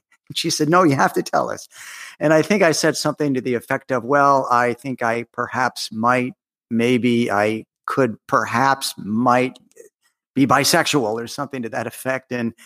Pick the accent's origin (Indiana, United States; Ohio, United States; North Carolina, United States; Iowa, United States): Ohio, United States; I'm an Ohio boy. I grew up in Ohio, but I like to say, I grew up in Ohio, but I escaped.